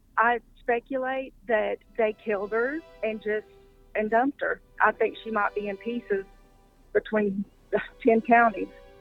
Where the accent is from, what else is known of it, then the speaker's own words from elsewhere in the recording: Ringling, Oklahoma, United States; I mean, I grew up in Ringling, which is, everybody was, you know, go party in Wilson or go party in Ringling.